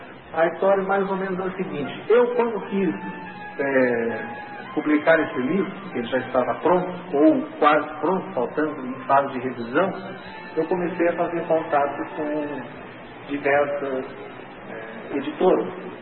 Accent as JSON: {"language": "Portuguese", "town": "Florianópolis", "region": "Santa Catarina", "country": "Brazil", "tie": "born or raised there", "said": "em Florianópolis, que é a minha terra natal"}